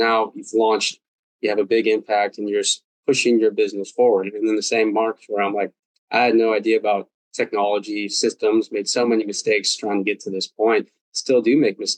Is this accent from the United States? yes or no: yes; United States; It gives you a worldly perspective, but then it also allows you as an American to kind of portray the traits that we really believe in at the core of our country